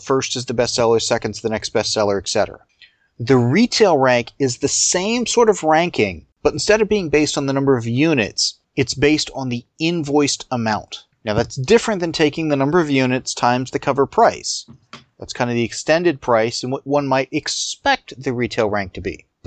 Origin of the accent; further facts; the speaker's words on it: San Diego, California, United States; Growing up in San Diego, this would have been a huge risk.